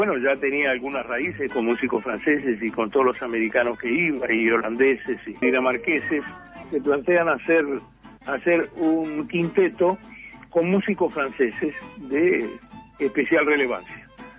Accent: Montevideo, Uruguay; now in Miami, United States; Yo me fui de Montevideo y llego a Miami, donde vivo

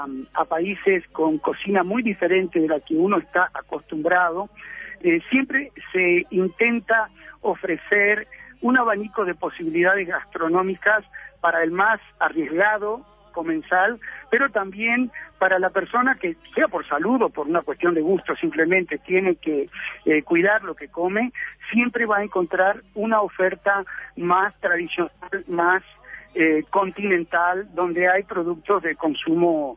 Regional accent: Uruguay; Así como los uruguayos, de repente vamos quizá a Buenos Aires

